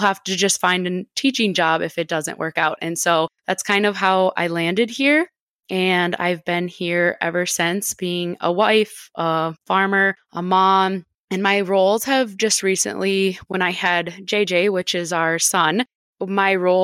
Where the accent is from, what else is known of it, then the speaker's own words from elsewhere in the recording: Minnesota, United States; Okay, so I am from central Minnesota. So like Jess said, kind of across the pond. So I'm from the United States